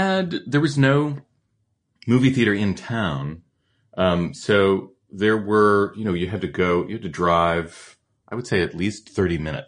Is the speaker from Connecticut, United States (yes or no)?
yes; Colchester, Connecticut, United States; I grew up in Connecticut, in a town called Colchester, which mm-hmm. is sort of in the middle of the state, and it is sort of rural, farmland, small town Connecticut